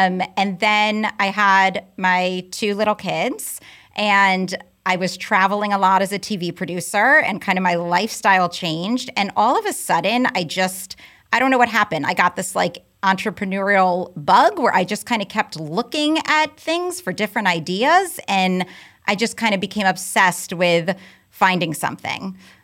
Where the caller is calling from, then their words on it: Fairfield, Connecticut, United States; I'm calling from Fairfield, Connecticut.